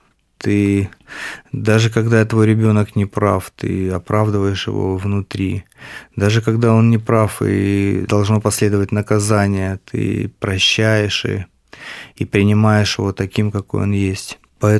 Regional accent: Rostov-on-Don, Rostov Oblast, Russia; Город Ростов-на-Дону.

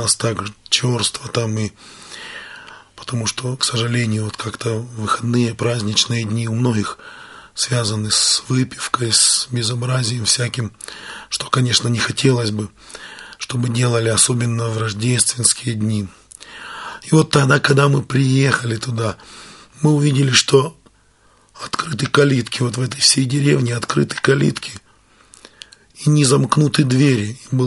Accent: Snizhne, Donetsk Oblast, Ukraine; now in Moscow, Russia; Мы выросли в Донецкой области, в Снежном, город Снежной.

